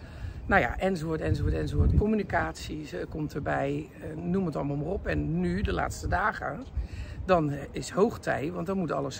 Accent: Rotterdam, South Holland, Netherlands; ik schaam mij diep als Rotterdammer dat ik daar nog nooit geweest ben.

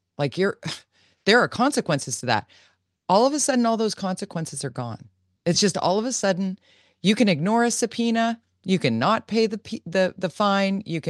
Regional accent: Canada; we're Canadian, we're sitting here in Canada

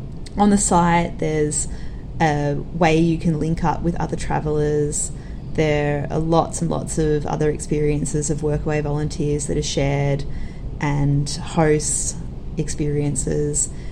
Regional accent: Victoria, Australia; I actually even had a look at my home state in Victoria

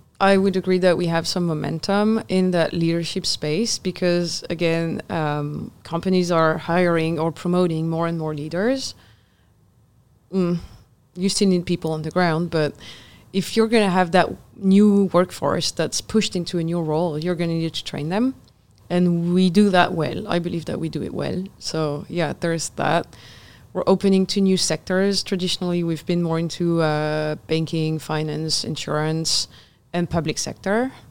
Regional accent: Brittany, France; English is a second language; I'm from Brittany. Usually Canadians know my hometown because it was Jacques Cartier's hometown.

